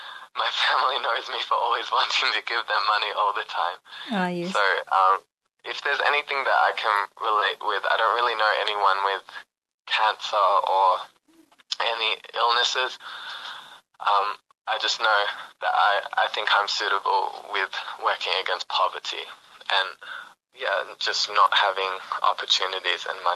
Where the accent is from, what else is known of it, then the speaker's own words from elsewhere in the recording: Perth, Western Australia, Australia; I grew up here in Perth, and my parents, they raised us to think that we didn't have a lot of money.